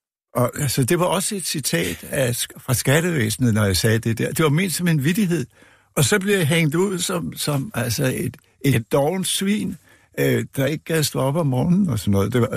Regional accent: Frederiksberg, Capital Region of Denmark, Denmark; born there; altså jeg blev født på Frederiksberg

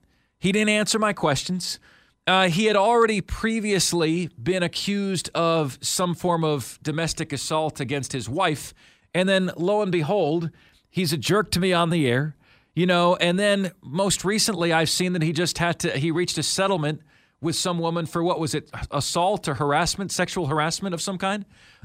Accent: Houston, Texas, United States; Because growing up in Houston, Texas, Lonzo, the Houston Oilers were my team.

